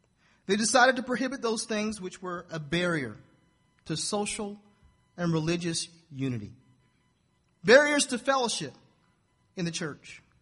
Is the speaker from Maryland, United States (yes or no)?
yes; Baltimore, Maryland, United States; You need to ask me how I grew up in Baltimore City.